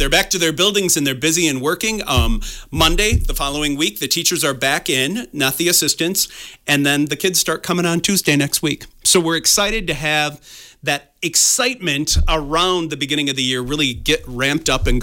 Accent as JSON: {"language": "English", "town": "Fennimore", "region": "Wisconsin", "country": "United States", "tie": "born or raised there", "said": "Again, I grew up in the Fenimore Boscobel area, and we knew there were some small towns around us, but it seemed like everybody went to Fenimore, right?"}